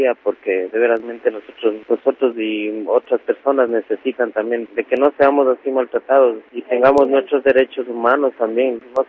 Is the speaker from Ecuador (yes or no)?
yes; Ecuador; now in Spain; Yo llevo aquí 6 años. En el 2002 llegué yo de Ecuador